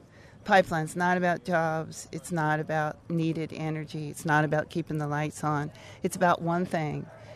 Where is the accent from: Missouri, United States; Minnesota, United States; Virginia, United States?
Virginia, United States; Charlottesville; I'm from Charlottesville.